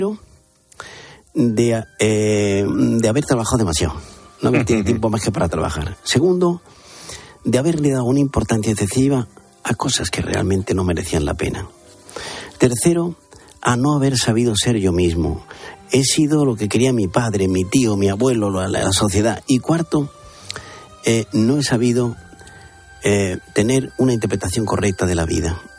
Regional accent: Andalusia, Spain; now in Madrid, Spain; yo soy andaluz, aunque llevo en Madrid 3/4 de vida

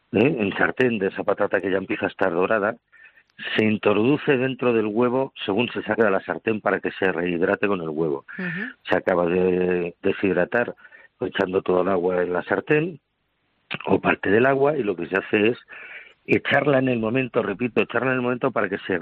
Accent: A Coruña, Galicia, Spain; yo me crié en Coruña

